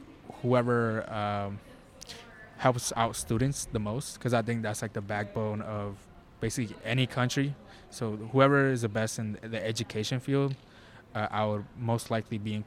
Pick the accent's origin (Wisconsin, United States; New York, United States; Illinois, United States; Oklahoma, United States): Wisconsin, United States; I'm from Wisconsin. I'm going to be voting here.